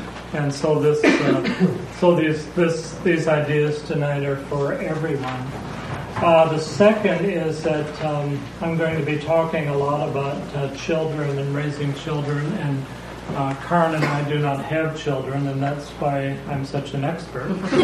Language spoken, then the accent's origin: English; Whidbey Island, Washington, United States; from Whidbey Island, and one of the five presenters in our living liturgy